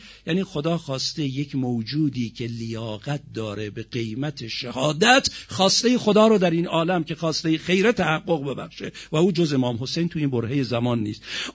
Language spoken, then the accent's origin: Persian; Tehran, Tehran Province, Iran; به من و شمایی که توی تهران بزرگ شدیم